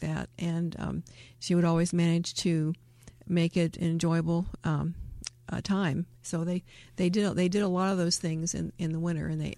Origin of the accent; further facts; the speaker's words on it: United States; all of us growing up in America, we've had the United States history